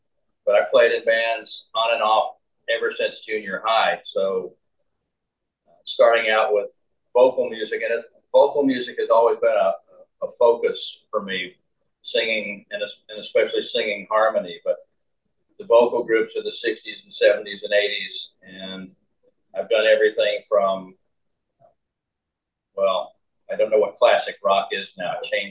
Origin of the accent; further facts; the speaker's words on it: Atlanta, Georgia, United States; I grew up in Atlanta and started drumming in junior high.